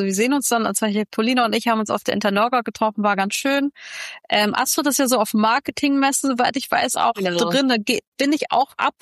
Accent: Berlin, Germany; Gerade in Berlin, ich komme aus Berlin, gibt es gefühlt jeden Abend irgendeine Veranstaltung

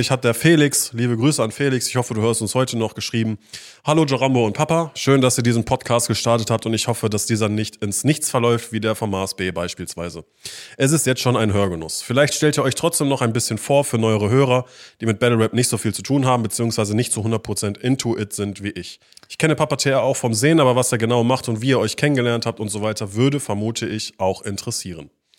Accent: Essen, North Rhine-Westphalia, Germany; ich bin 31 Jahre alt, ich bin von Sternzeichen Krebs. Ich komme aus Essen, aus dem Ruhrpott

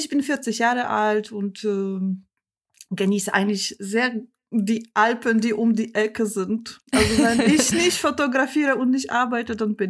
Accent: Poland; German is a second language; moved away as an adult; now in Munich, Germany; Ich komme ursprünglich aus Polen und wohne in Deutschland seit 2005. Mhm. Und jetzt wohne ich am Sundseite von München mit meinem Mann und meiner Tochter und zwei Kaninchen.

